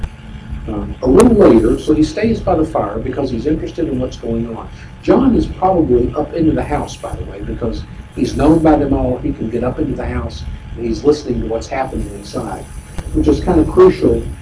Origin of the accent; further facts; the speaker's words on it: the South, United States; Just like they hear one of us, they don't know exactly which state we're from, but they know we're from the South somewhere.